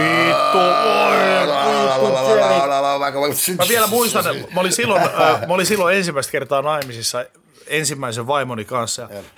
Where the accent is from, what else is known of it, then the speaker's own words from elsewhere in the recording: North Ostrobothnia, Finland; moved away as an adult; now in Helsinki, Finland; 80-luvun Oulun kokoiseen paikkaan, joka nyt on Pohjois-Pohjanmaalla, mistä olen kotoisin